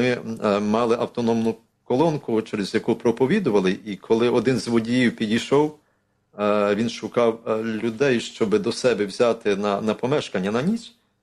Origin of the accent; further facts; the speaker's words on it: Lviv Oblast, Ukraine; born there; now in Lviv, Ukraine; Ні, я народився в Львівській області, але після приїхав там навчатися, і вже після навчання я залишився в Львові.